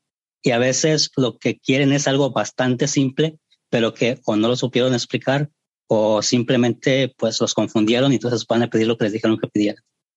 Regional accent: Colima, Mexico; de Colima.

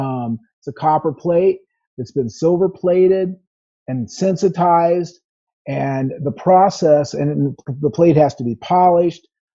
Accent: St. Louis, Missouri, United States; And I grew up near St. Louis. I collect St. Louis marked daguerreotypes.

